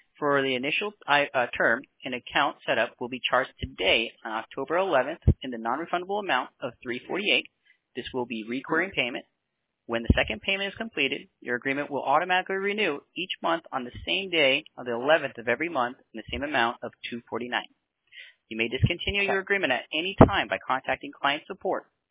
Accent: New York City, New York, United States; born there; I was born in the Bronx, New York, and so I kind of travel a lot over there.

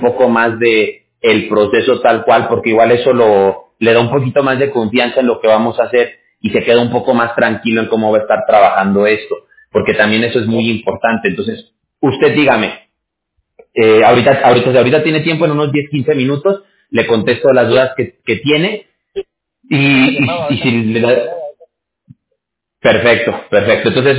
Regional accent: Mexico City, Mexico; born there; also born or lived in Aguascalientes; Yo nací en la Ciudad de México, pero yo viví mucho tiempo en Aguascalientes.

